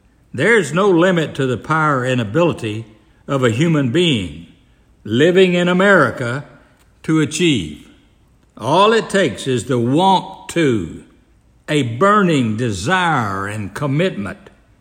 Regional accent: Arkansas, United States; moved away as an adult; I grew up in Arkansas and left public school after the ninth grade. At age 22, I went to work for a life insurance company in Oklahoma as an agent.

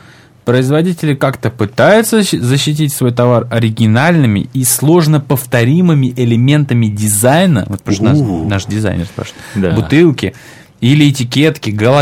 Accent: Russia; Я вообще из России

